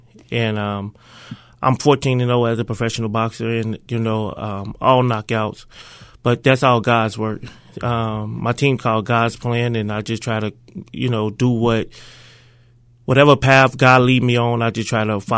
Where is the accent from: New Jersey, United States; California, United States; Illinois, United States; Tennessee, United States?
Illinois, United States; Chicago; now in Rock Hill, United States; I'm originally from Chicago, so I got into boxing out there from going to a local gym, and I was adopted by Rock Hill, South Carolina.